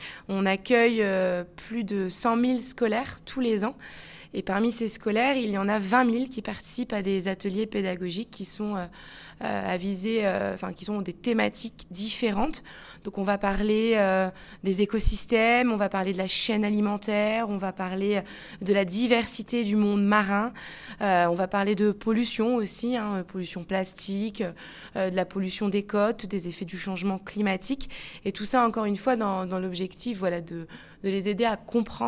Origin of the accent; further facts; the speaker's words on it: Lille, Hauts-de-France, France; je suis originaire de Lille. J'ai eu 31 ans, là, il n'y a pas très longtemps. J'ai fait mes études à Lille, à l'Université de Lille. J'ai une licence en écologie des populations. Et ensuite, je suis arrivée sur la Côte d'Opale, à Vimereux